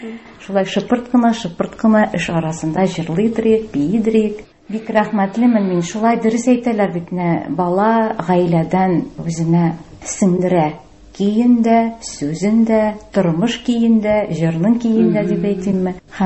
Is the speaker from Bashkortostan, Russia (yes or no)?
yes; Bashkortostan, Russia; Үзем Башкортстанның Бакалы районыннан. Шунда туып үстем. Ләкин әтием белән әнием безнең Татарстаннан чыгышлары. Әнием төп Казан кызы, әтием Биктаудан, Юртыш авылыннан. Казан арты диләр бит инде.